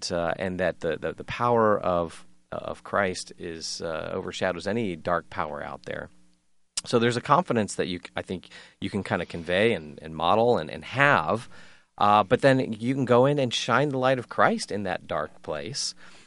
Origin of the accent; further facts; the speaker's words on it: United States; frankly, being an American, going into a Hare Krishna temple is kind of a weird thing.